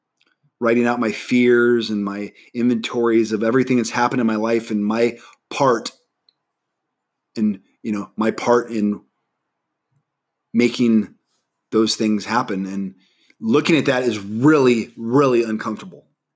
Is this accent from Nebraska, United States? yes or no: yes; Nebraska, United States; friends that it's middle school, guys that I grew up with in Nebraska, that they mean the world to me.